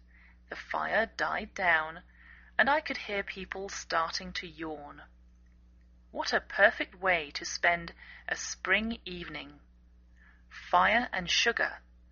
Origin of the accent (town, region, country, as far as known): England, United Kingdom; now in United States